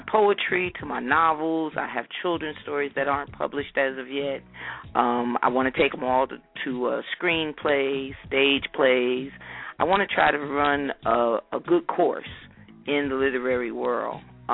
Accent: Somerset, New Jersey, United States; I'm from Somerset, New Jersey, and I'm one to spread peace and happiness.

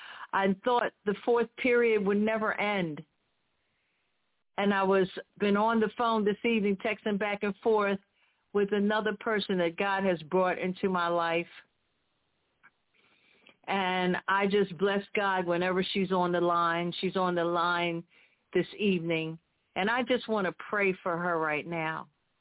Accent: Philadelphia, Pennsylvania, United States; Bishop Sylvester and I went to elementary school together. We're from Philly.

